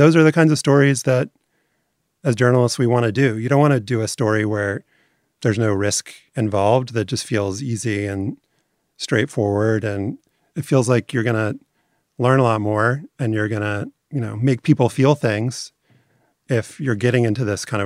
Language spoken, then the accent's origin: English; New Orleans, Louisiana, United States; because I'm from New Orleans, and Van did that show differently.